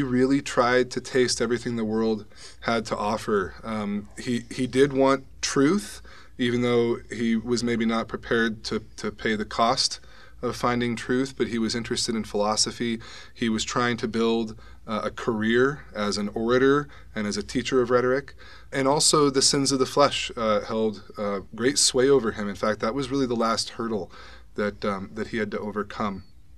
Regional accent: Portland, Oregon, United States; also born or lived in Tempe, United States; I grew up in Portland, Oregon, in the great Pacific Northwest. A lot of family roots there.

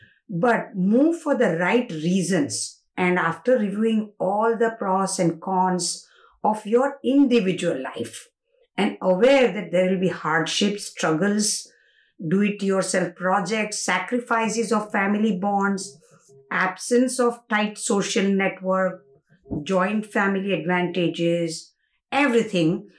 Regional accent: India; English is a second language; moved away as an adult; now in United States; Family values and bonds.

